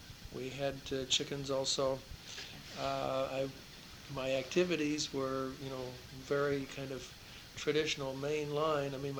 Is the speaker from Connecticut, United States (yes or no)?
yes; Connecticut, United States; I was born in New London, Connecticut. I lived on a dairy farm all my life. My father was a farm manager, and we moved from Lyme to Avon Old Farms in Farmington, Connecticut, and then to Ferris Farms in Simsbury, then to Canaan, Connecticut.